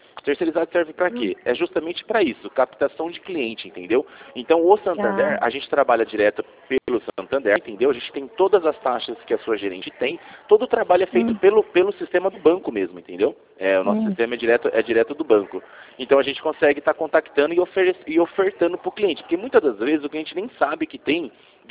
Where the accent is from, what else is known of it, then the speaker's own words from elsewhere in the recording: Rio Claro, Brazil; Eu sou daqui, de Rio Claro.